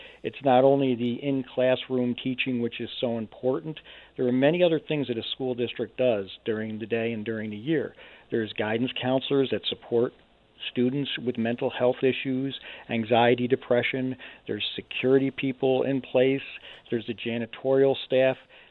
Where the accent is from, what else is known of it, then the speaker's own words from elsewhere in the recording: Loudonville, New York, United States; born there; I was born right outside of Albany, New York, in Loudonville.